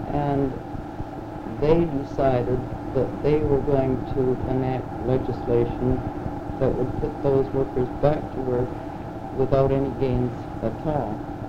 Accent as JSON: {"language": "English", "region": "Ontario", "country": "Canada", "tie": "born there", "said": "I was born in Ontario. And I was married in Ontario and later we came to BC"}